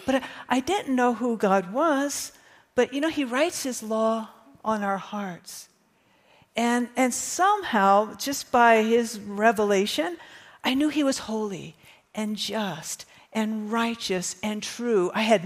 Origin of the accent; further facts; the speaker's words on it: Los Angeles, California, United States; I'm from Los Angeles, California, and I was an inner city kid.